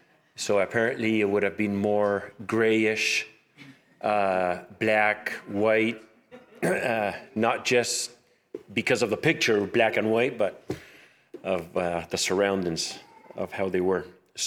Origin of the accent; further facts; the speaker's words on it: Uruguay; accent: Spanish; now in Canada; I'm Canadian because I'm from Canadian parents, but I was raised in Uruguay. So I've been back and forth to Canada in my whole life, maybe to this moment about 15, 18 times.